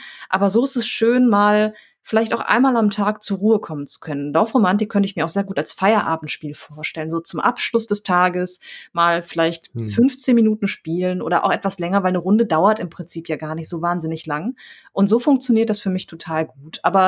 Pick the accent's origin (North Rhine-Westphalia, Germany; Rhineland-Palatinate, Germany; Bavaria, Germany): North Rhine-Westphalia, Germany; Duisburg; Denn, also ich komme aus so einem Hybriden. Ich komme eigentlich aus Duisburg, aber aus dem dörflichsten Stadtteil davon, linksrheinisch, und habe da so ein bisschen mitbekommen, wie das ist, im Dorf zu leben.